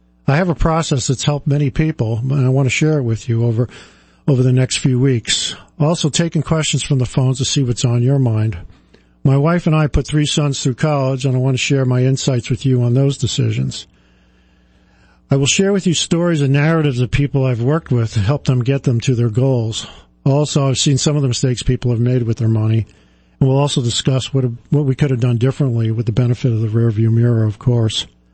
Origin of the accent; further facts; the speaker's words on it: Staten Island, New York, United States; I grew up in Staten Island attending Catholic schools.